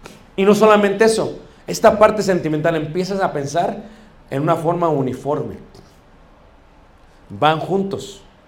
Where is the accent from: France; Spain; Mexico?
Mexico; Como buenos mexicanos siempre pensamos en organigrama.